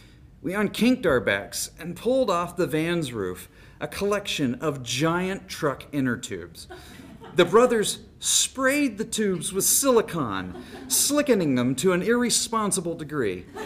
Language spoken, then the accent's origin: English; Anchorage, Alaska, United States; I'm from Alaska. We became close. Toward the Christmas of my senior year, it was clear I'd be unable to go home to Anchorage for the break.